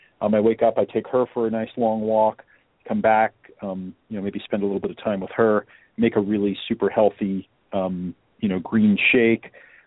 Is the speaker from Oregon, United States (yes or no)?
yes; Oregon, United States; also born or lived in New York; I was born in New York, and so they moved out to literally the backwoods of Oregon, outside of Eugene, Oregon. And I grew up, I didn't know anyone that was successful.